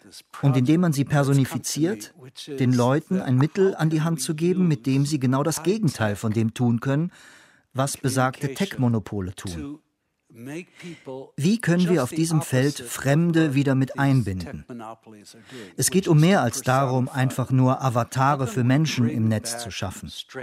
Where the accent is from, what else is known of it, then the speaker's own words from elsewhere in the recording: United States; Wie Sie wissen, bin ich in den USA aufgewachsen.